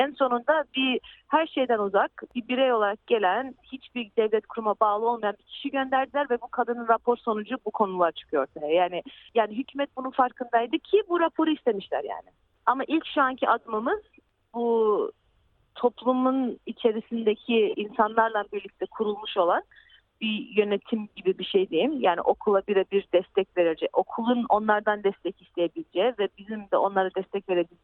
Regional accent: Shepperton, South East England, United Kingdom; Shepperton, hani ben burada doğdum büyüdüm

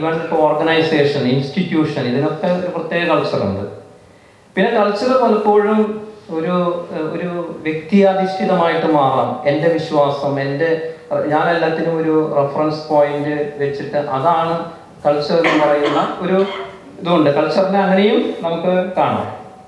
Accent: Thrissur, Kerala, India; now in Australia; ഞാനൊക്കെ ഓസ്ട്രേലിയയിൽ വരുന്നതിന് മുമ്പ് ഞാൻ തൃശ്ശൂരിൽ നിന്നാണ് വന്നത്.

